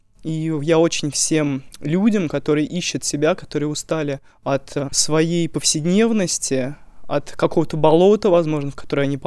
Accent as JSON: {"language": "Russian", "region": "Moscow", "country": "Russia", "said": "я из Москвы."}